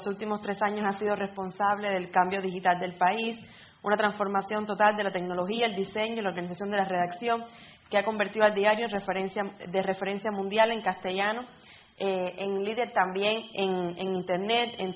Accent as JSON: {"language": "Spanish", "country": "Cuba", "said": "panelistas de España, Alemania, Perú, El Salvador y yo vengo de Cuba"}